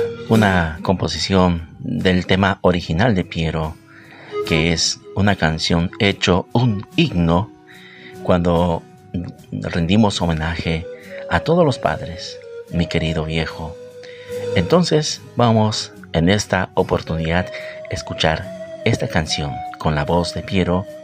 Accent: Peru; Como es costumbre en mi país, en Perú, cada tercer domingo del mes de junio celebramos

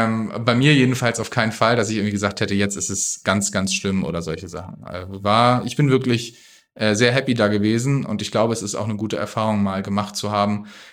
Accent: Kiel, Schleswig-Holstein, Germany; Ich komme aus Kiel, also 240.000 Einwohner ist jetzt im Vergleich zu Berlin ein Witz, aber in Schleswig-Holstein, bei mir zu Hause, ist es die größte Stadt und die Großstadt

